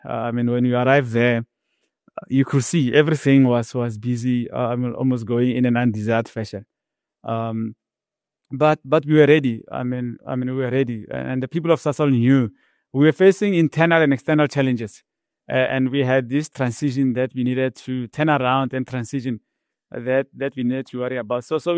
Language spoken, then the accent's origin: English; Hammanskraal, Gauteng, South Africa; I grew up in Hammanskraal, north of Pretoria, Sirman, that's what the village is called. So it was a rural village.